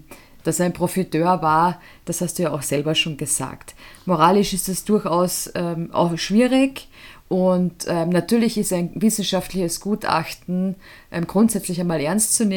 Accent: Carinthia, Austria; Eigentlich hat sie nämlich ihren Lebensmittelpunkt tatsächlich in meiner Heimat gehabt, nämlich Kärnten.

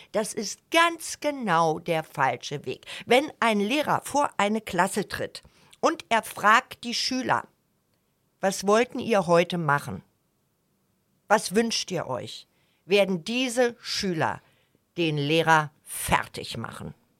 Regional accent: Berlin, Germany; Als Berliner, wenn du irgendwo seriös tätig sein willst, kannst du dir das nicht erlauben. Es könnte ein Konzernchef nicht so reden wie ich jetzt.

